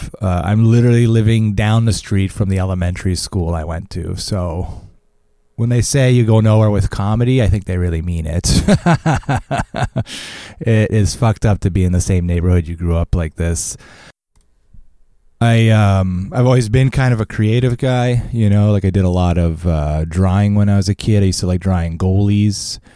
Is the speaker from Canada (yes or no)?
yes; Montreal, Quebec, Canada; I actually grew up in the Villemarde, Montreal area.